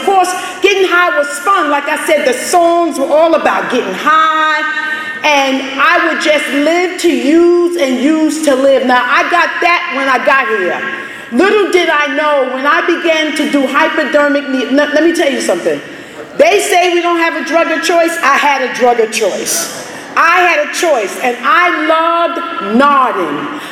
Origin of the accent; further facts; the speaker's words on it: Brooklyn, New York, United States; I came from the Farragut Projects in Brooklyn, New York. Little did I know, while I was growing up, I grew up in an era